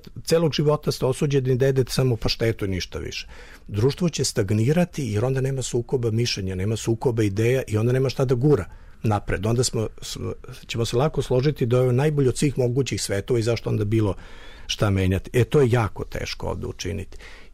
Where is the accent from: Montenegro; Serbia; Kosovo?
Serbia; Kod nas u Srbiji toga nema.